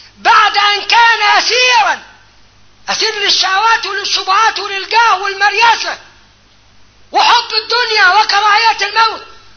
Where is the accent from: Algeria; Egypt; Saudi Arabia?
Egypt; Upper Egypt; يرموها الصعيد عندنا، وانا صعيدي